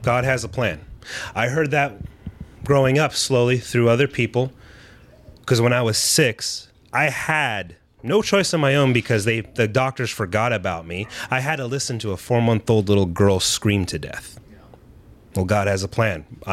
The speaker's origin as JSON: {"language": "English", "country": "United States", "said": "I'm an American. I don't believe in kings."}